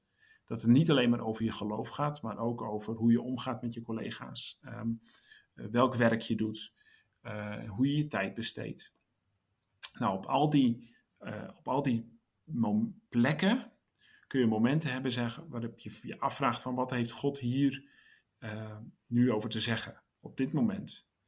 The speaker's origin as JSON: {"language": "Dutch", "country": "Netherlands", "said": "dat wij in Nederland, als Nederlanders, in onze cultuur van West-Europa, eigenlijk best wel kairos kennen."}